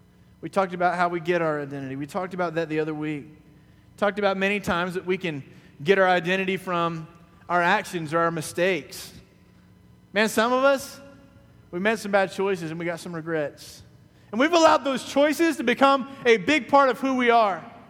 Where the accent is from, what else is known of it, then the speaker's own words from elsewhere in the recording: Knott's Island, North Carolina, United States; I grew up in Knott's Island, North Carolina. I know you never heard of it. I wouldn't know unless I lived there. Little town. Nothing there, really.